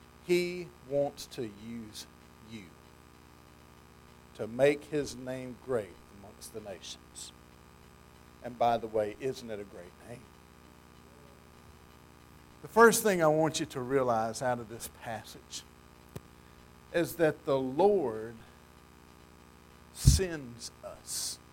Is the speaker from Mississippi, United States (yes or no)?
yes; Mississippi, United States; I'm from Mississippi, and I know what Multnomah means.